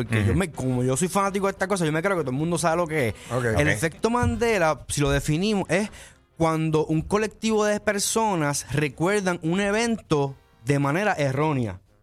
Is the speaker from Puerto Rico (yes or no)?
yes; Puerto Rico; Y yo, pues como soy el hippie boricua, quiero un poquito atarlo a Puerto Rico